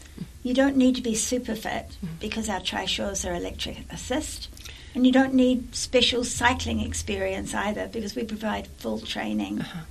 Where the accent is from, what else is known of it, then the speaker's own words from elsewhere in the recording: New Zealand; moved away as an adult; I grew up in New Zealand, but left when I was 21 years old, and then I was away for about 35 years, but I've volunteered in many countries in the world.